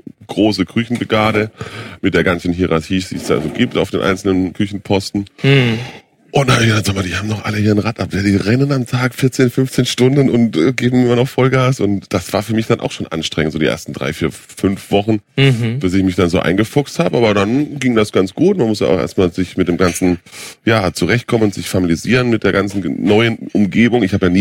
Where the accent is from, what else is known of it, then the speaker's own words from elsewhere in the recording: Baden-Württemberg, Germany; ich bin ja in Baden-Württemberg zur Schule gegangen